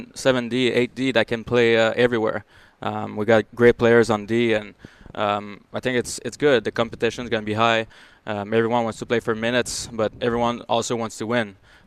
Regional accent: Quebec, Canada; first language French; English is a second language; I think we're from Quebec, obviously. We're French-speaking and all that.

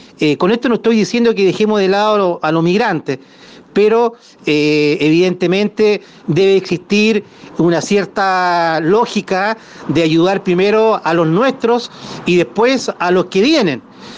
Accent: Chile; uno como compatriota, uno como chileno, como nacido y criado en Chile

